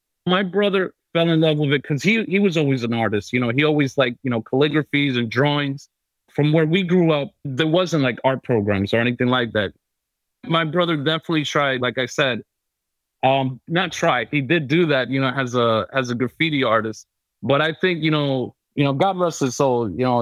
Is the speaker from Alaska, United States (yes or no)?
no; New York City, New York, United States; I was born and raised in New York City.